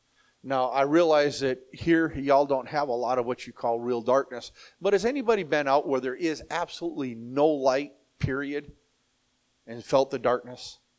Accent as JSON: {"language": "English", "country": "Mexico", "tie": "born or raised there", "said": "When I was raised in Mexico, you know, I'm a MK missionary kid, which is just like a PK, preacher's kid. And, you know, I was raised in church."}